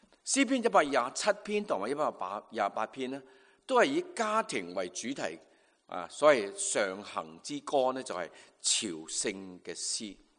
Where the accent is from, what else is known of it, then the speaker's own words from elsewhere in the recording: China; 我们中国人有句说话，家家有本难念的经